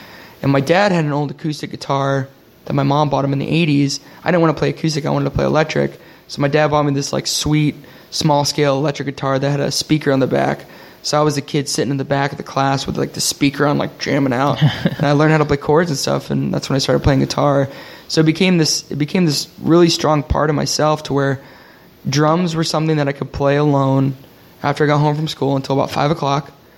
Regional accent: Connecticut, United States; born or raised there

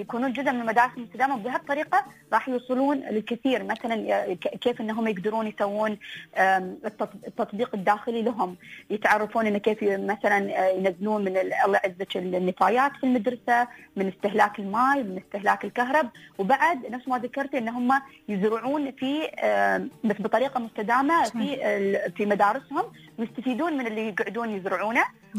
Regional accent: United Arab Emirates; عندنا في الإمارات

